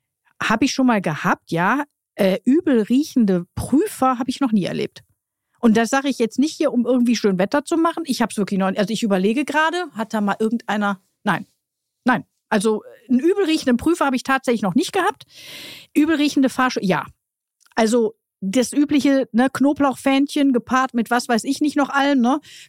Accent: Duisburg, North Rhine-Westphalia, Germany; born there; ich komme ja aus Duisburg gebürtig

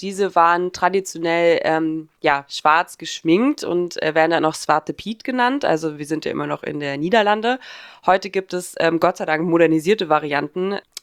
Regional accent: Saxony-Anhalt, Germany; born or raised there

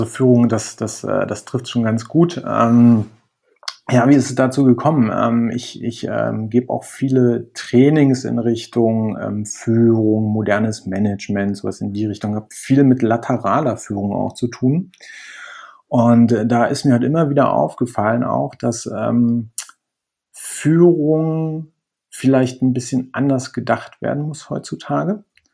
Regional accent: Berlin, Germany; moved away as an adult; now in Spain; Ich komme ursprünglich aus Berlin, aber vor anderthalb Jahren nach Spanien gezogen.

